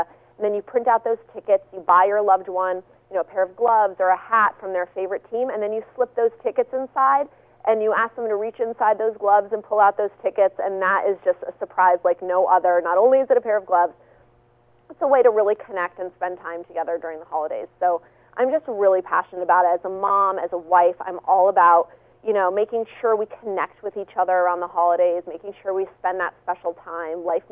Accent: New York City, New York, United States; growing up in New York City, I can attest to the fact there is so much energy and excitement in New York City around the holiday season.

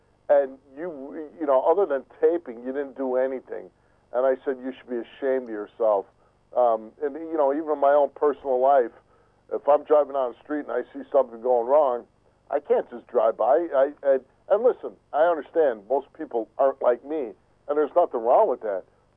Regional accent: Chicago, Illinois, United States; I grew up in Chicago in the 1960s, and it was, you know, obviously a very rough time.

